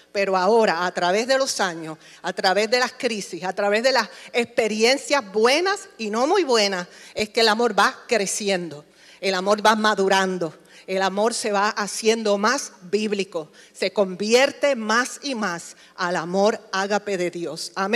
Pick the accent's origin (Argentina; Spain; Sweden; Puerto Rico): Puerto Rico; mi familia es multicultural. Somos puertorriqueños, yo descendiente de vascos españoles